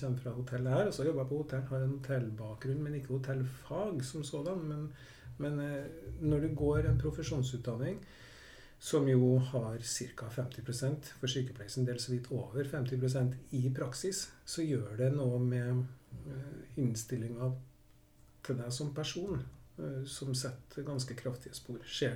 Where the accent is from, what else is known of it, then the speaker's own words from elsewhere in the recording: Trondheim, Trøndelag, Norway; Men jeg kommer jo fra Trondheim, som du sikkert hører